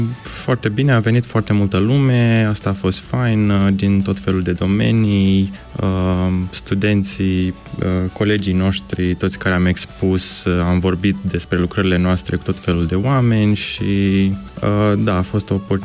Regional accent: Călăraș, Moldova; moved away as an adult; now in Iași, Romania; Nu sunt din Iași, sunt din Republica Moldova, dintr-un oraș mic numit Călăraș.

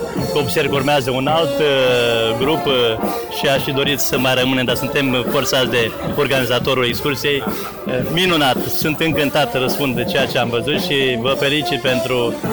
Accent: Câmpina, Prahova, Romania; Da, din apropiere de Câmpina.

